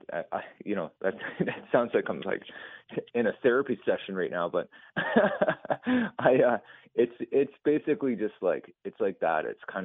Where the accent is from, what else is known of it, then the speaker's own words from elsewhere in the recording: Oshawa, Ontario, Canada; I grew up in Oshawa